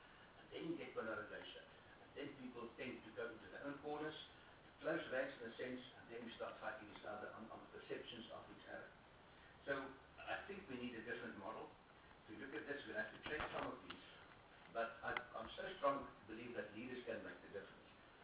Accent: South Africa; I'm a South African. I'm an African. I'm a proud African.

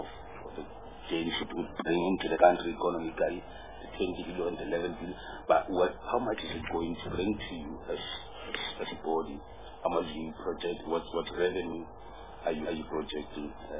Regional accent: South Africa; I'm a South African.

